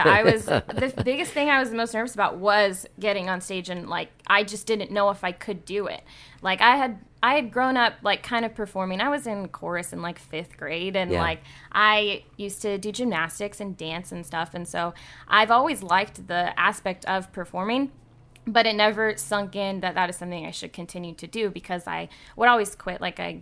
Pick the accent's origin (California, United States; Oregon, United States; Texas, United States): Texas, United States; College Station; also born or lived in Georgia; I was born in Georgia and then I moved to College Station and I grew up in College Station, really. I lived there for about 9 years from like middle school age to after I graduated.